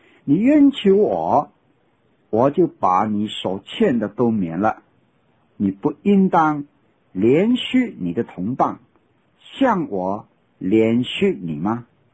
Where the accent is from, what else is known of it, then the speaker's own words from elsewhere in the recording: China; 我们身为中国人，在我们中国几千年丰富的文化里面，